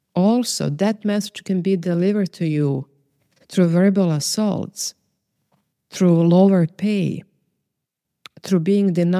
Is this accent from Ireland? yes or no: no; Croatia; I lived as invisible minority. I'm Serbian from Croatia.